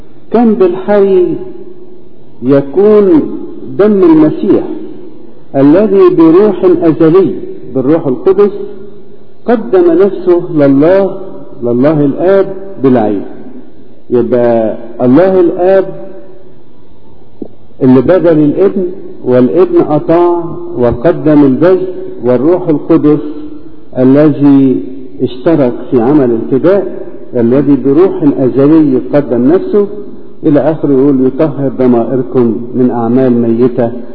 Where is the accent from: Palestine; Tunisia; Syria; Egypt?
Egypt; مش مننا احنا كمصريين فقط،